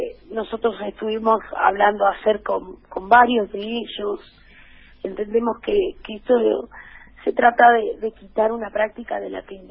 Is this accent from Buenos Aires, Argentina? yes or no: no; Santiago del Estero, Argentina; Miren, yo vengo de Santiago del Estero.